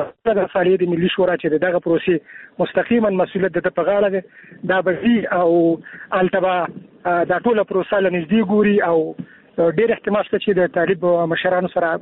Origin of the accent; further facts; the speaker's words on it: Afghanistan; نو دا د شکر ځای دی او د یو افغان په توګه زه ډېر خوشاله یم